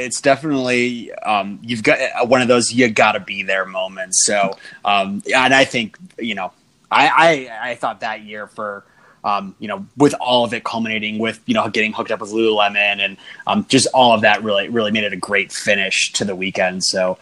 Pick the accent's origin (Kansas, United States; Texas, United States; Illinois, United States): Illinois, United States; Chicago; now in Colorado, United States; yeah, originally from Chicago, but now Colorado.